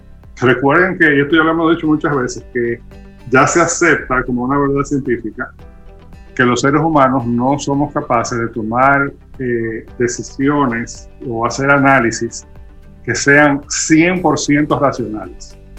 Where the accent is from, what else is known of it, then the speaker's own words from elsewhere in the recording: Dominican Republic; como sociedad dominicana y todas las sociedades del mundo, no somos ajenos